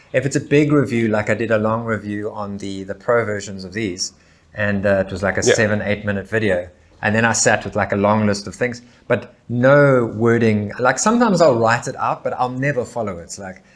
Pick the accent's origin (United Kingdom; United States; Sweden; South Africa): South Africa; So for anyone watching or listening, I think as a South African